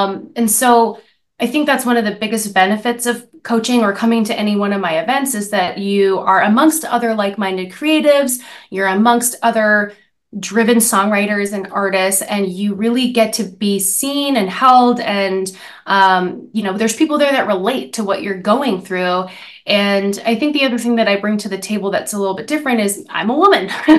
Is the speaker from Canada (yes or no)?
yes; Canada; now in United States; So I'm from Canada originally, and I had a whole initial career in Canada when I first started under a completely different name. And when I moved to the States